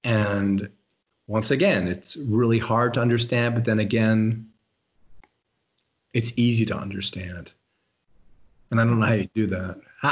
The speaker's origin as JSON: {"language": "English", "country": "United States", "said": "And the other thing is, since I'm American"}